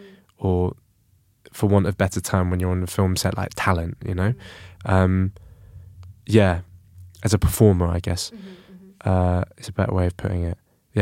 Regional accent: London, United Kingdom; Like my musical family exists in my identity as a Londoner, you know, and the melting pot of sounds that comes as a result of growing up in this city, especially in Northwest London

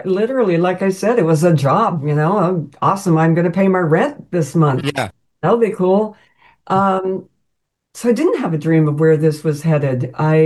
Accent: Kansas, United States; Where I grew up in Kansas, we were too poor to have a horror host.

